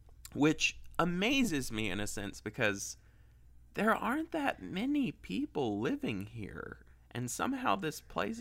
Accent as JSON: {"language": "English", "region": "Southeast", "country": "United States", "said": "which is what I'm used to, as I am from the South. Well, the Southeast."}